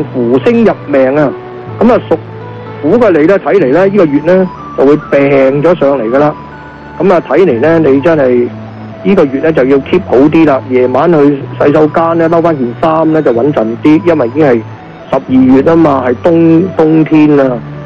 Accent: Guangdong, China; 正所謂我哋廣東人話齋，一人計短就二人計長咧

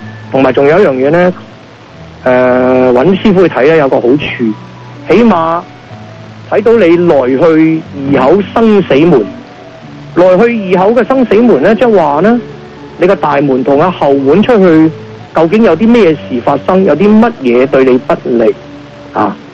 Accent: Guangdong, China; 唔係我哋廣東人，唔係我哋中國人

